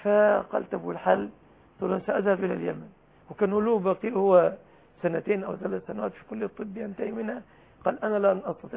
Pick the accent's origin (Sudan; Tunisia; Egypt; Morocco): Egypt; أنا مصري ما أعرفش إيه يعني قصة يضم ويؤمن.